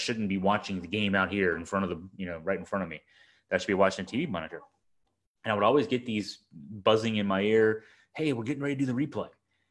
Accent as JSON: {"language": "English", "town": "Staunton", "region": "Virginia", "country": "United States", "tie": "born or raised there", "said": "My hometown, which is one town over, Stanton, Virginia, has a recreation of the Globe Theater, the Blackfriars Playhouse American Shakespeare Center."}